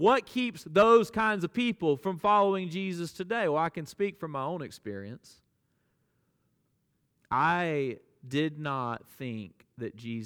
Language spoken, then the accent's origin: English; Alabama, United States; I grew up in the Bible Belt, South Alabama, and I grew up hearing the gospel all the time, and I never questioned it.